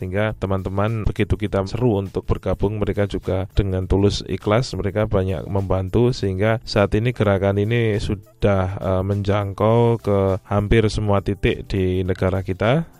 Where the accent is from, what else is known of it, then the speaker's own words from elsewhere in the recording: Wonosobo, Central Java, Indonesia; Saya dari Indonesia, asal dari Wonosobo, tinggal di Wonosobo dan Jogja.